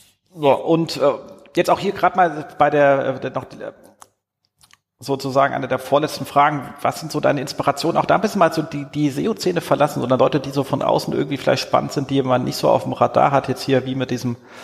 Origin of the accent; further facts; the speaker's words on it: Erzhausen, Hesse, Germany; Ich bin ja in Erzhausen aufgewachsen. Das liegt so zwischen Darmstadt und Frankfurt.